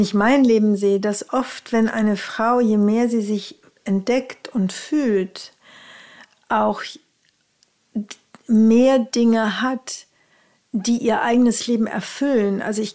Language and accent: German; Rhineland, Germany; Bei uns im Rheinland sagt man Tröte fürs Fußballstadion.